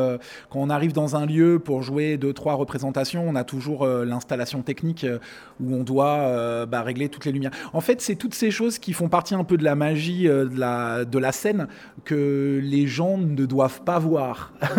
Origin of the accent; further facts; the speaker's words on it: Montpellier, Occitanie, France; Donc, on n'est pas si loin, on est occitan aussi. On vient de Montpellier